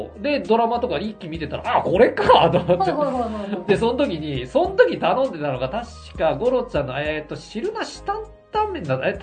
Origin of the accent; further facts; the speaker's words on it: Kyushu, Japan; 地元九州で、